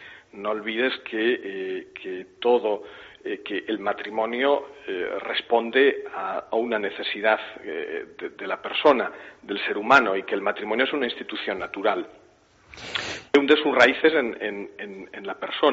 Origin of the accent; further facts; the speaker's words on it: Logroño, La Rioja, Spain; yo soy de Logroño